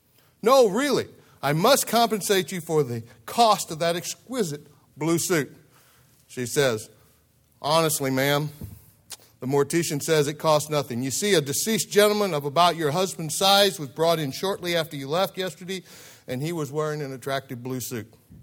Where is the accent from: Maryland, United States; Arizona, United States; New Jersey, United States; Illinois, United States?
Illinois, United States; we trust that God will use them greatly in my home state of Illinois.